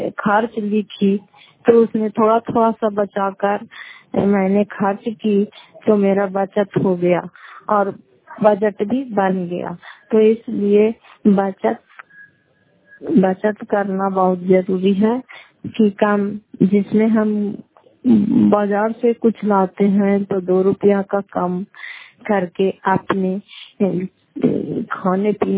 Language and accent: Hindi; Fatehpur, Bihar, India; फतेहपुर पंचायत मकरौता जिला नवादा क्रापसरा ब्लॉक की निवासी हूँ